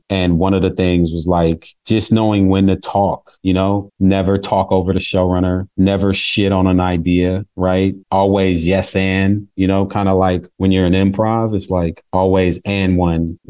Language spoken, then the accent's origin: English; California, United States; I'm not from New York, I'm from the Bay Area.